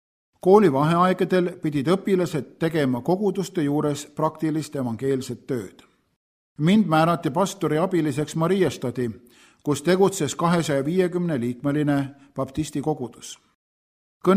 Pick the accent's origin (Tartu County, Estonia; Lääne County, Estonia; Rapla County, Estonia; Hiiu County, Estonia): Hiiu County, Estonia; Meie koosolekutel Kumlas käisid mõnikord inimesed minu kodusaarelt Hiiumaalt.